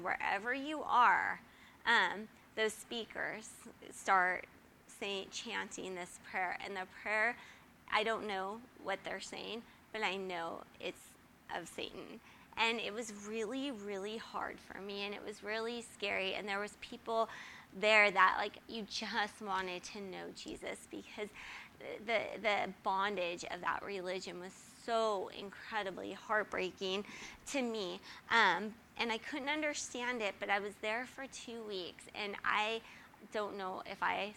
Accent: California, United States; now in Texas, United States; I didn't think I would end up in Texas when I'm from California, but God so faithfully brought me here.

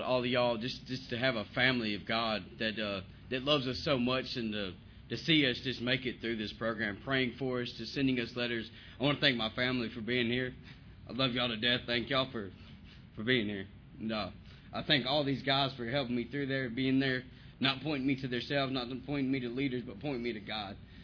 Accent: Shreveport, Louisiana, United States; I'm from Shreveport, Louisiana.

